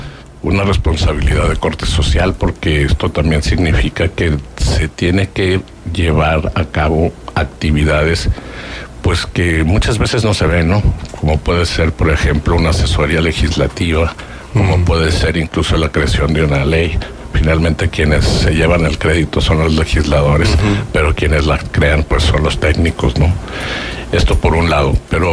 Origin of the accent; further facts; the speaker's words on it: Coahuila, Mexico; Me acaban de nombrar, soy el primer coahuilense en ser considerado dentro de la misma.